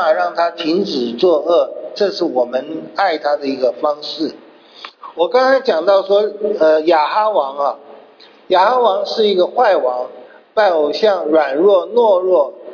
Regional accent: China; 我们中国人有一句话，君子爱人以德，小人爱人以姑息。

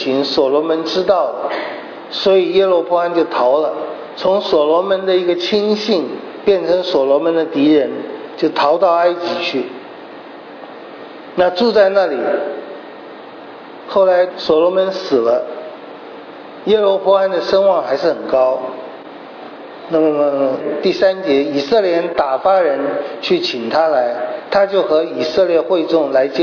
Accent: China; 我们中国人说利益叫你要头昏了

